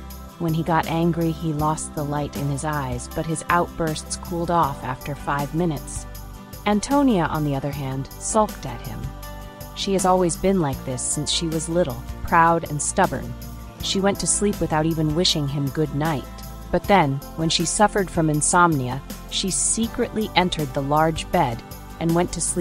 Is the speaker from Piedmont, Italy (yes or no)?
yes; Piedmont, Italy; now in Turin, Italy; I am from Val di Susa. I came to Turin because I didn't want to be supported by my parents, and there was no work to be found in the valley.